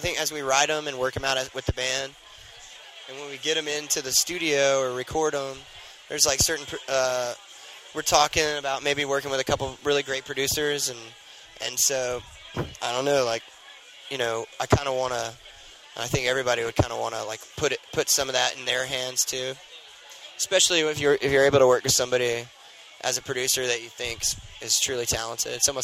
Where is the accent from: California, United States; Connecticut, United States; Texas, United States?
Texas, United States; Houston; Yeah, that'll be really great because we grew up in Houston, some of us, and.